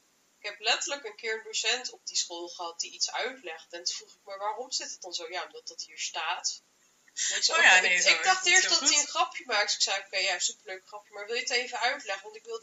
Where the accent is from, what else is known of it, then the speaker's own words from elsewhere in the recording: Gelderland, Netherlands; Ik kom dus uit de Achterhoek. En je had daar niet veel keuzes in mbo's.